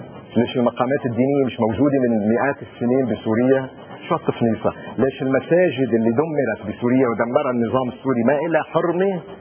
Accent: Lebanon; انا كمواطن لبناني

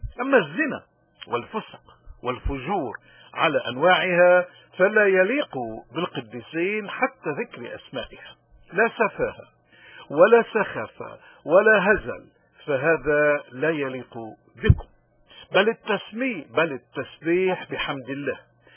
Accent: Lebanon; نحن كلبنانيين اليوم مطلوب منا نشهد للحق

